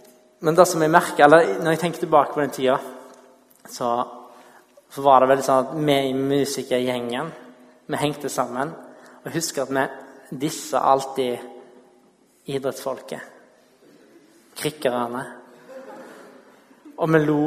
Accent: Western Norway, Norway; Jeg kommer fra Vestlandet

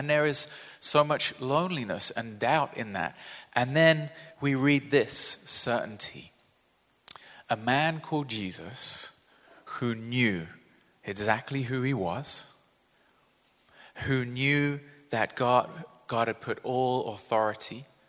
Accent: Brazil; Now, I grew up in Brazil, like I said, and in Brazil, it's hot all the time.

